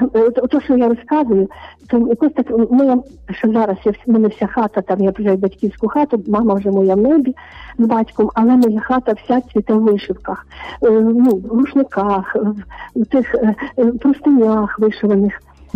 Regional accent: Lviv, Lviv Oblast, Ukraine; Моя мама родом з Чернігівської області. Я села тут же у Львові наш монастир, я львів'янка, і мама потім приїхала сюди, але родом з Чернігівщини.

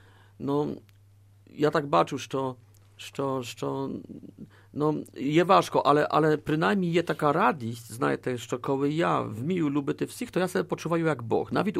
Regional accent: Poland; якщо сказав мені, що ми, Поляки, повинні простити Шведам

